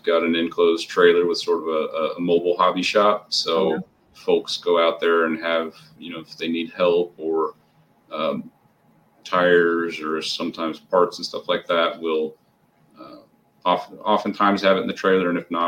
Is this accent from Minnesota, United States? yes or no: no; Illinois, United States; I'm originally from Illinois, and I would have loved to have something like that up there.